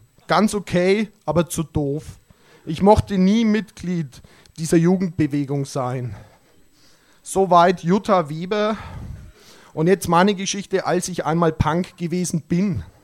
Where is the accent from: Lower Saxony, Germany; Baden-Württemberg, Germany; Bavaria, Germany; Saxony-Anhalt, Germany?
Bavaria, Germany; Lauf an der Pegnitz; ich komme aus Lauf und durch Lauf fließt die Pegnitz